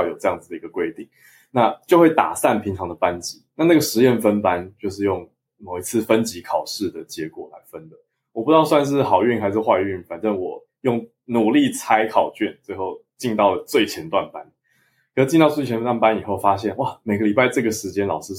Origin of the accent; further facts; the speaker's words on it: Taiwan; 我们都是在台湾出生长大学英文